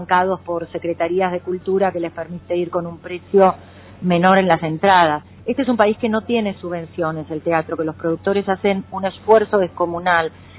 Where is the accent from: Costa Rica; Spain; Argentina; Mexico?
Argentina; porque yo soy una argentina más, yo soy laburanta